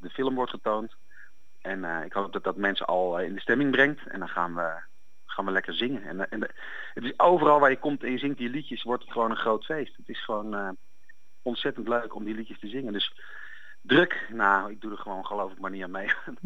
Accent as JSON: {"language": "Dutch", "region": "Utrecht", "country": "Netherlands", "said": "ik kom oorspronkelijk uit Utrecht."}